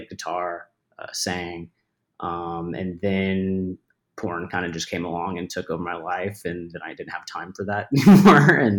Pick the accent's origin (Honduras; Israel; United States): United States; Atlanta, Georgia; now in Tampa, United States; I live in Florida now. I lived in LA from 2016 to 2020. But I'm originally from Atlanta and I lived in Florida for a couple of years before moving out to LA.